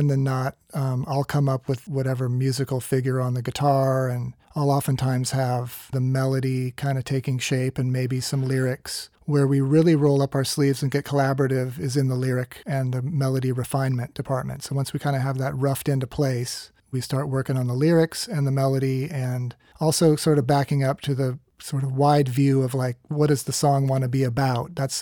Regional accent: Bainbridge Island, Washington, United States; And I kind of knew it was going to work out for me because I grew up over on Bainbridge Island. So I kind of had a sense of what island life was like.

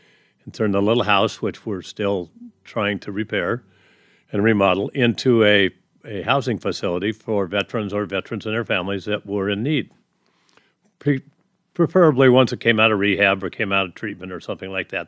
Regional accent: Tacoma, Washington, United States; You know, what really drove me to try and help vets was when I was growing up in Tacoma.

